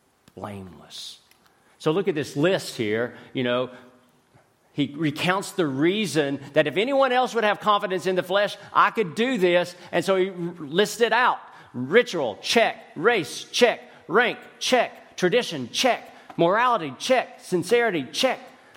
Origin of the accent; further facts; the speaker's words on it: Tennessee, United States; Now, I'm from East Tennessee, and it's similar. We have this pride about our heritage. We're mountain people. We're from the mountains of East Tennessee